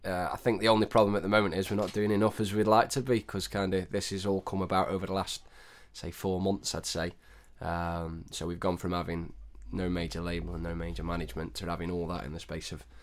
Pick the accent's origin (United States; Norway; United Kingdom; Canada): United Kingdom; Stoke-on-Trent, West Midlands; We're from Stoke-on-Trent in the Midlands